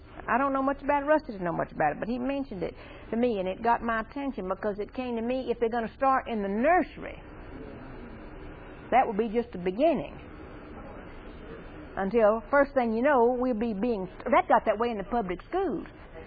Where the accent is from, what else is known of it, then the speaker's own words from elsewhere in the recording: Louisiana, United States; And I grew up near Shreveport, and I'll tell you, there is no more meanness and crime in Shreveport.